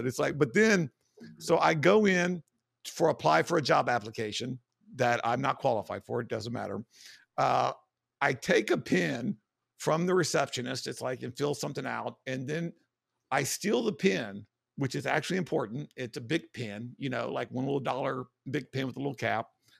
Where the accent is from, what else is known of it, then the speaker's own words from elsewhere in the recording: United States; because I'm a foreigner and it's like, and I'm American, which is, you know, another strike.